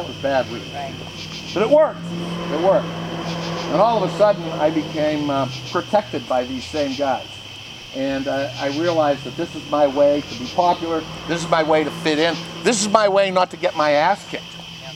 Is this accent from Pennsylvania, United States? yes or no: yes; Upper St. Clair, Pennsylvania, United States; Look, I'm from Upper St. Clair, and this is where polyester has never been to Upper St. Clair.